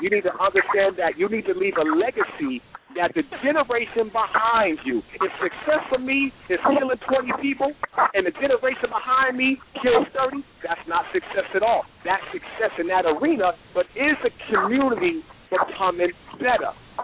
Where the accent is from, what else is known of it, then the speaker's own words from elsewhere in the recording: New York City, New York, United States; Now, listen, I'm from New York City. All we did was play ball.